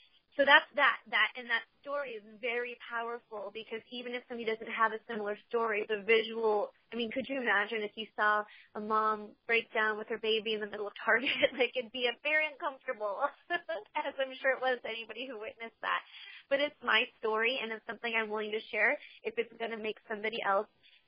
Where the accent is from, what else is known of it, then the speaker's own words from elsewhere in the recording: California, United States; and I'm originally from California. We're currently living in Tennessee, but at this time, we were in Alabama.